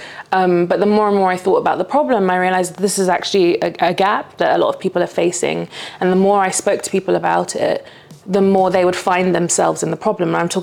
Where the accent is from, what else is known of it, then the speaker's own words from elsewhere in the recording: London, United Kingdom; I'm very British in the sense that my parents came here over 30 years ago. They came to the UK over 30 years ago. I was born in London. So I was actually born around here. I was born in East London.